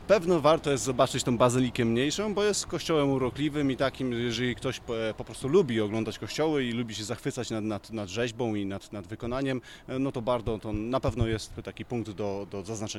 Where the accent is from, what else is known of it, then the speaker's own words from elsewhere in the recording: Lower Silesian Voivodeship, Poland; A my jesteśmy z Dolnego Śląska